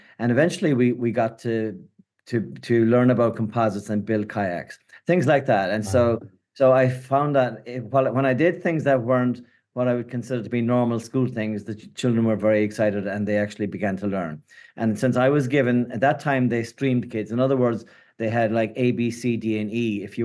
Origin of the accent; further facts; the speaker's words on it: Ireland; accent: Irish; moved away; I'm from Ireland originally. You can tell from my accent. I've been here longer than there, yet the accent stays.